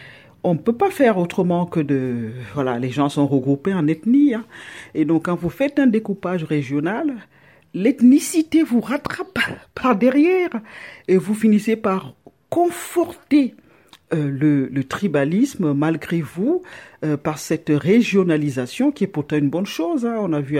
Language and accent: French; Cameroon; quand j'étais enfant ici au Cameroun